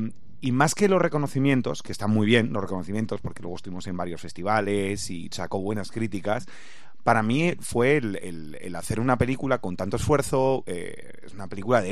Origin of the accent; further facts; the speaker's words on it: Oviedo, Asturias, Spain; yo soy asturiano y yo vivía en Oviedo